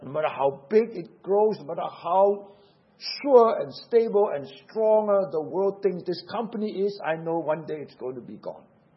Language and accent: English; Singapore; I may look like a Chinese, but I am not a China Chinese. I am a Singaporean.